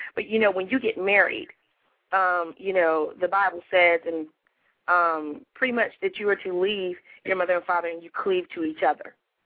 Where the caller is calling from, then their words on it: Houston, Texas, United States; I'm calling from Houston.